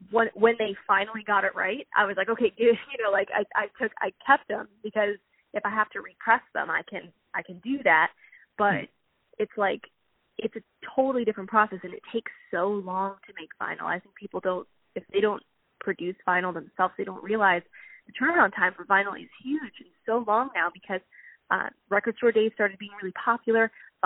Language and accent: English; Pennsylvania, United States; I grew up in Central Pennsylvania, and I grew up listening to Motown music